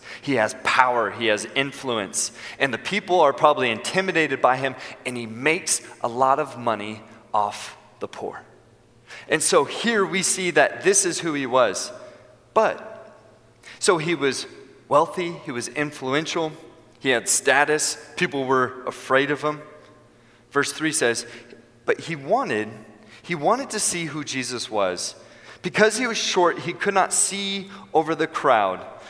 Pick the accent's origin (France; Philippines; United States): United States; California; now in San Diego, United States; we grew up in the Bay Area and then moved to San Diego.